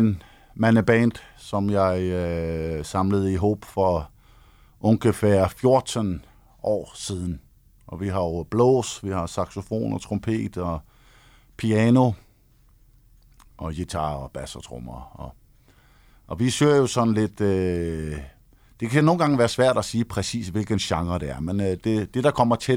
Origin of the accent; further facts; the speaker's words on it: Copenhagen, Capital Region of Denmark, Denmark; Från Köpenhamn.